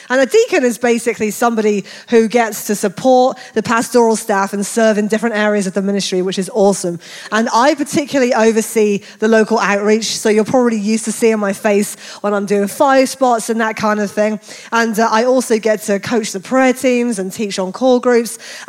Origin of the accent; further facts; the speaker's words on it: United Kingdom; moved away as an adult; now in United States; I am actually British missionary to the US. I'm an AG pastor.